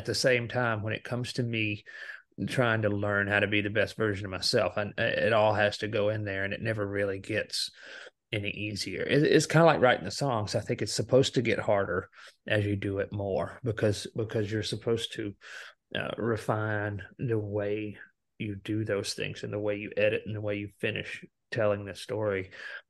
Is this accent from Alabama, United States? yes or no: yes; Alabama, United States; No, growing up in Alabama, that was not something that I knew anything about, you know.